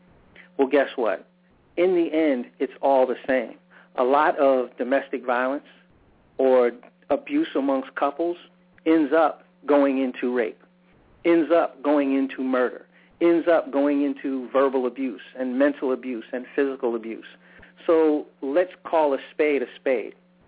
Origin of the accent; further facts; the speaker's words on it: New York City, New York, United States; I'm a kid of the New York area, all right? I grew up in around the Bronx, Manhattan area